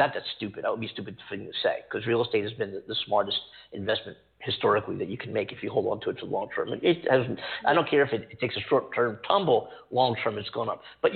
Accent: East Coast, United States; also born or lived in New York City, United States; now in California, United States

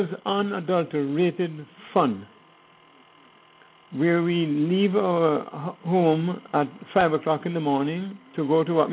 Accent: Franklin Town, Kingston, Jamaica; We grew up in Franklin Town and went to Franklin Town Elementary School.

